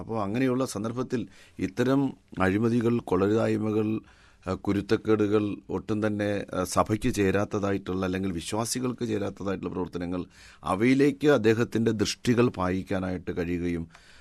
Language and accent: Malayalam; Kochuveli, Kerala, India; ഞാൻ ജനിച്ചത് തന്നെ കൊച്ചുവേളി പള്ളിക്ക് സമീപമുള്ള ഒരു വീട്ടിലാണ്. പള്ളിയിൽ നിന്നും ഒരു വിളിപ്പാടകലെ ഉള്ള മത്സ്യത്തൊഴിലാളി ഗ്രാമത്തിലാണ് ഞാൻ ജനിച്ചത്. ഞാൻ വളർന്നതെല്ലാം പള്ളിയുമായിട്ട് ബന്ധപ്പെട്ടാണ് വളർന്നത്.